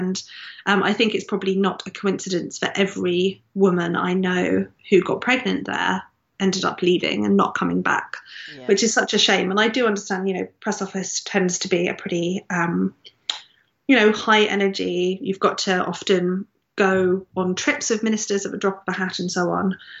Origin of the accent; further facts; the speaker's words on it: Brighton, South East England, United Kingdom; I grew up in Brighton by the sea and next to a beautiful park, St. Answell's Park.